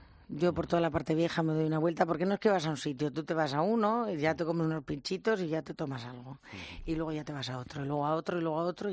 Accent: Basque Country, Spain; Hombre, soy vasca.

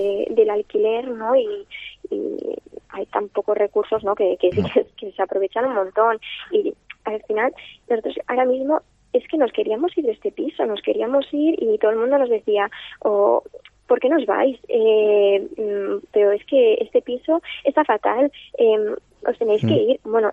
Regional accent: Tarragona, Catalonia, Spain; Somos de Tarragona y, claro, nosotros ansiamos volver allí

